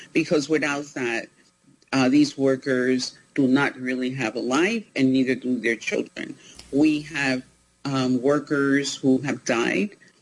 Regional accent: Venezuela; as an immigrant myself, I'm from Venezuela

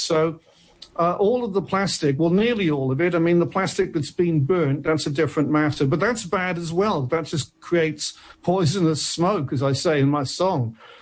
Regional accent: Cardiff, Wales, United Kingdom; also born or lived in Tenerife; now in Portugal; Well, I'm originally from Wales. I'm from Cardiff in Wales. I went to live in Tenerife in the Canary Islands for 9 years, and then I moved to Portugal, and I've been here for the last six.

